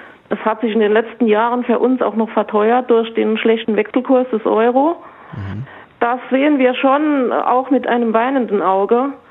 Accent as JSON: {"language": "German", "region": "Saarland", "country": "Germany", "said": "Ach, also es wird natürlich bei uns im Saarland auch gearbeitet, ist ja klar."}